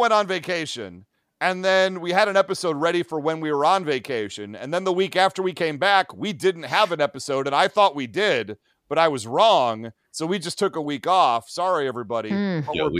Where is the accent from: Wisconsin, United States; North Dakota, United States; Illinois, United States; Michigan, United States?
Michigan, United States; Livonia; did you all go to my hometown? Did you spend any time in Livonia, like, Michigan at all?